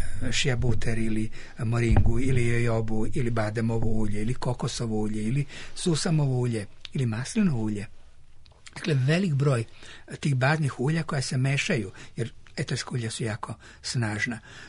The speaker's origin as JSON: {"language": "Serbian", "country": "Serbia", "said": "mi iz Srbije smo plaćali negde oko 700 dolara."}